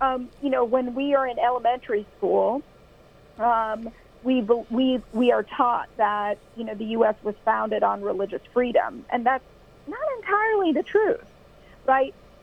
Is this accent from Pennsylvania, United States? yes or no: no; Atlanta, Georgia, United States; I, as a Indian American Hindu growing up in Atlanta, Georgia, didn't quite fit in, you know.